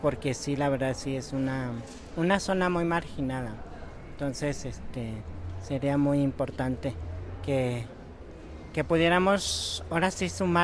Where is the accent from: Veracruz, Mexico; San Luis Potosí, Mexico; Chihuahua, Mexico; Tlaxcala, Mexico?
Veracruz, Mexico; Ilamatlán; Venimos del municipio de Ilamatlán, de la localidad de Huistipán